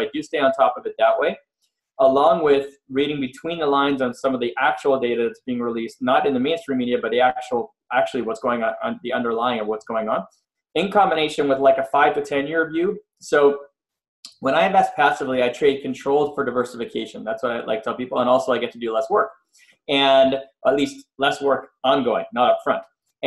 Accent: Montreal, Quebec, Canada; And so I'm from Montreal and I grew up there, and I've known these people since I was like 5 years old, 6 years old, roughly.

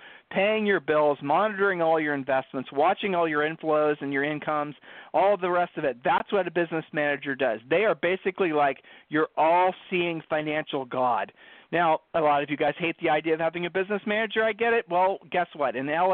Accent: Ohio, United States; I'm from Ohio. Julie and I are from Ohio, so this stuff seems almost like it's hard to wrap your mind around.

